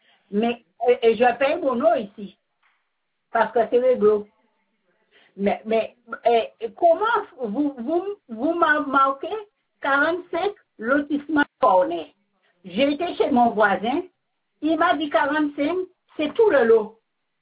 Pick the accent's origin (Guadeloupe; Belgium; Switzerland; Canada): Guadeloupe; born there; Et je retournerai encore dans ma belle Guadeloupe, c'est mon pays natal.